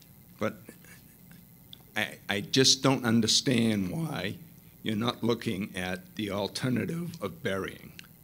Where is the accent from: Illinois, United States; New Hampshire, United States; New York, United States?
New Hampshire, United States; Gilford; I'm from Guilford. I represent District 2 in Guilford and Meredith.